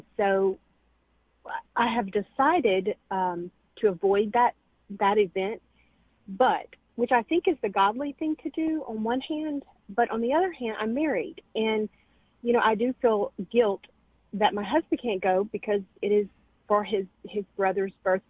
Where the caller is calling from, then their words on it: Arkansas, United States; Arkansas, yes.